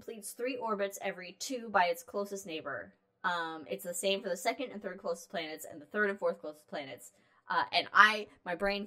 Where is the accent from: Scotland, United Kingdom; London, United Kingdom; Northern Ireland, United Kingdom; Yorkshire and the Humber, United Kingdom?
Scotland, United Kingdom; No, I'm Scottish. Never mind. I'm sorry. I'm not Irish.